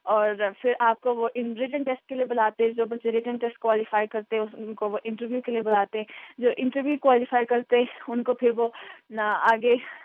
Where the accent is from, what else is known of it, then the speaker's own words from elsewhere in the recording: Pakistan; Urdu is a second language; now in United States; میں سوچتی ہوں میں ویسی نہیں بدل رہی جیسے میں پاکستان سے آئی تھی. میں کافی چینج ہو گئی ہوں، زیادہ ریسپانسبل ہو گئی ہوں، زیادہ میچیور ہو گئی ہوں یہاں پہ.